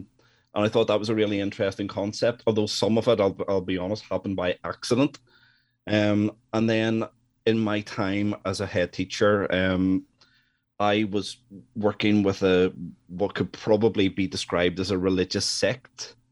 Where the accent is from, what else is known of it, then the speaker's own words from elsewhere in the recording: Northern Ireland, United Kingdom; obviously, I'm from Northern Ireland. We know what Northern Ireland is most famous for in terms of its history, its troubled history.